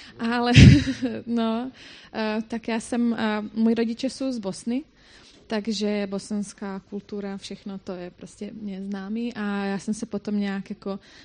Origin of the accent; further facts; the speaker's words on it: Croatia; Czech is a second language; jsem z Chorvatska a moje čeština není dokonalá, tak já se omlouvám za chyby